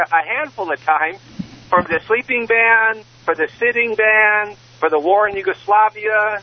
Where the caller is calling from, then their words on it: San Leandro, California, United States; I'm calling from San Leandro, California. I'm calling from my car. I'm driving to Fremont.